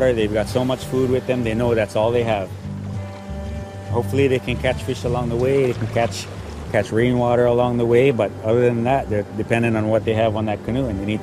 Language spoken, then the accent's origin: English; Hawaii, United States; As a Hawaiian living in a place like this, I wake up in the morning